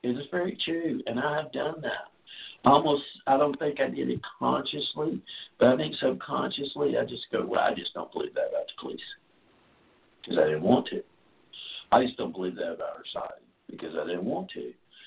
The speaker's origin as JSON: {"language": "English", "region": "the South", "country": "United States", "said": "where I was assumed, because I was white and from the South, that I would listen to this guy talk his racist"}